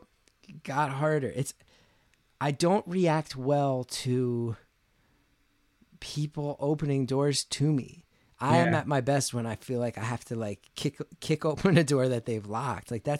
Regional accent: New Jersey, United States; When I was 19 years old, there's a magazine where I grew up in New Jersey

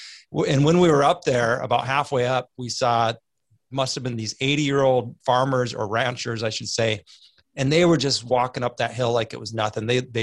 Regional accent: California, United States; Most of us, we're from California, and my brother-in-law is really into hiking.

